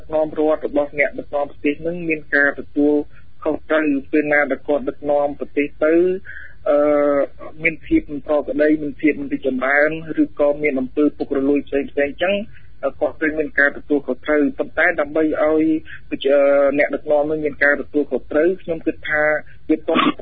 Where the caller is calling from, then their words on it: Battambang, Cambodia; បាទខ្ញុំមកពីបាត់ដំបង